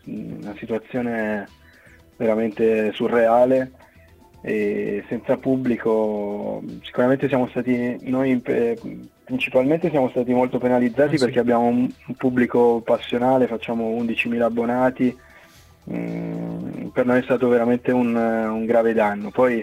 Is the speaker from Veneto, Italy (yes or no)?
no; Turin, Piedmont, Italy; now in Frosinone, Italy; La mia casa è sempre Torino, certo. Anche se ormai ho vissuto metà della mia vita fuori da Torino, ecco. Però quando torno a casa ho un forte senso di appartenenza, le radici sono quelle.